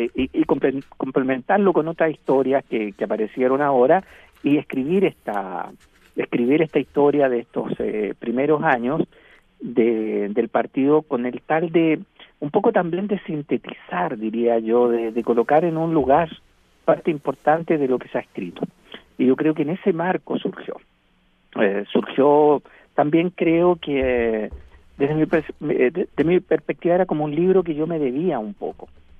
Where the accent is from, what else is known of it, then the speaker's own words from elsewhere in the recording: Chile; recordando mis tiempos de niño en los Andes, escuchando las radios argentinas.